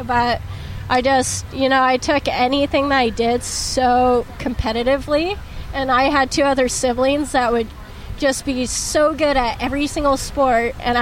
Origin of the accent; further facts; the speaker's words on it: Santa Ana, California, United States; Santa Ana, born and raised.